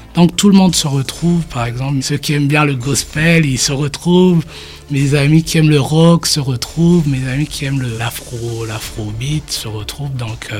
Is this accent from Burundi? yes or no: yes; Burundi; first language Kirundi; j'avais déjà fait deux albums dans ma langue natale, le Kirundi.